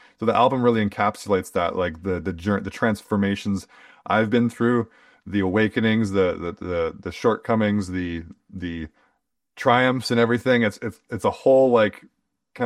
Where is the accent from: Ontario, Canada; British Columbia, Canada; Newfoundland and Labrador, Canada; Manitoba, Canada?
Manitoba, Canada; Winnipeg; We're all from Winnipeg, pretty much. A few people are kind of from around the area, but we're all from Winnipeg.